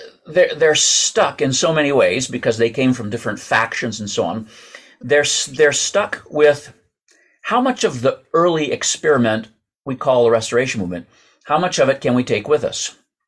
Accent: Michigan, United States; So my home, I grew up in Michigan, and though Charmaine and I do not live in Michigan anymore, it's still my home.

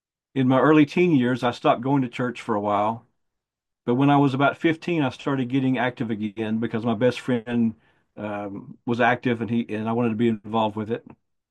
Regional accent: Oklahoma, United States; I was born and raised in Oklahoma, and like the majority of folks around here, I was brought up in the Southern Baptist Church.

